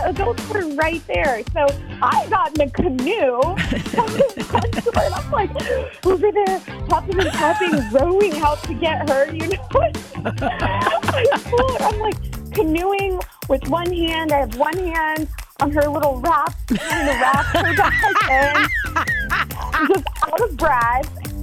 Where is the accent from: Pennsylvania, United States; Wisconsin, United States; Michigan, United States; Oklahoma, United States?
Wisconsin, United States; Sun Prairie; I'm from Sun Prairie